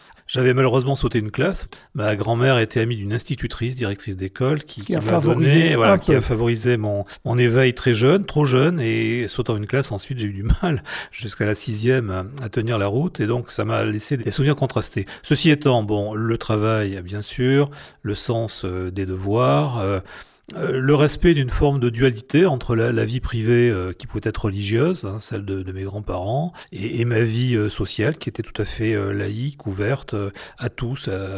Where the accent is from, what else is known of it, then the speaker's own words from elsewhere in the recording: Objat, Nouvelle-Aquitaine, France; also born or lived in Brive; Je suis né à Brive, mais j'ai vécu dans une petite bourgade de 3000 habitants, qui s'appelle Objat, réputée au début du XXe siècle pour ses petits pois.